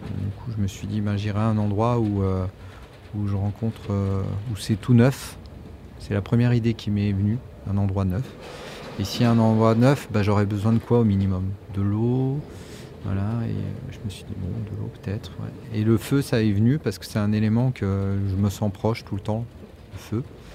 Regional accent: Auvergne-Rhône-Alpes, France; puisqu'on est de Haute-Savoie.

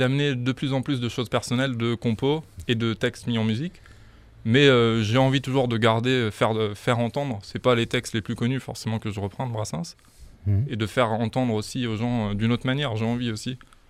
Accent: Auvergne-Rhône-Alpes, France; Je suis originaire de l'Isère, au-dessus. Et donc, ouais, après je connais bien le coin, la Drôme, je suis venu souvent.

